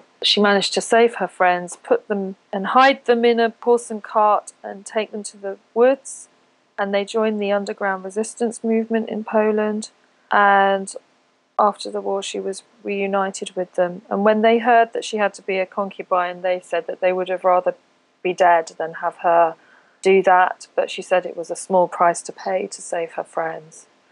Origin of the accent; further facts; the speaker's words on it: United Kingdom; born there; Being a British person and being born in Great Britain